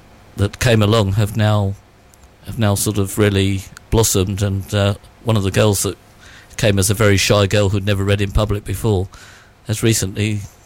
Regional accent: Aldershot, South East England, United Kingdom; Well, really, I come from Aldershot originally

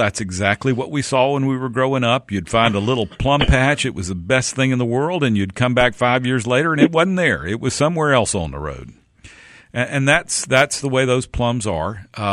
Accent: Mississippi, United States; also born or lived in Alabama; My favorite wild plum, because it's the one I grew up with in Mississippi and Alabama, and you picked it in the woods, and you picked it in April

